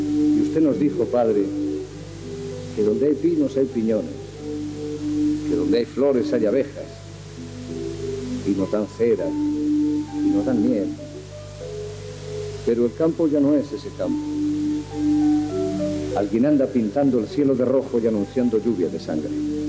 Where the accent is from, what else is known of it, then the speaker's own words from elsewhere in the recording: Catalonia, Spain; nosotros somos del Mediterráneo. Nosotros formamos parte de una comunidad que se llama Cataluña, en el noreste de la península ibérica.